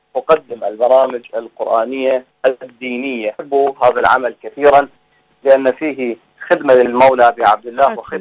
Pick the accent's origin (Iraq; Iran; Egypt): Iraq; Basra Governorate; من جنوب العراق محافظة البصرة من مواليد 2012/4.